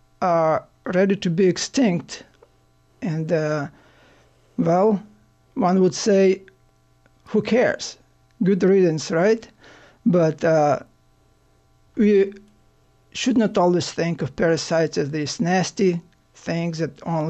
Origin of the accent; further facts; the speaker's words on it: Ukraine; English is a second language; now in United States; as you can tell from my accent, I'm not born in the United States. I'm a Ukrainian by origin.